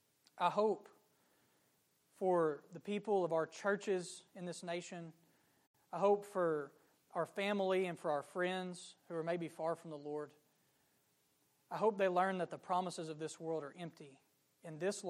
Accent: Arkansas, United States; I'm from Arkansas, so I've never seen much snow at one time.

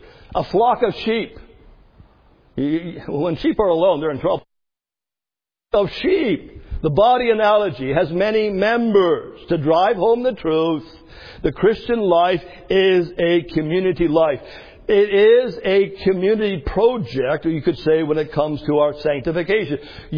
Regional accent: Canada; I'm from the north, far, far north, I'm a Canadian.

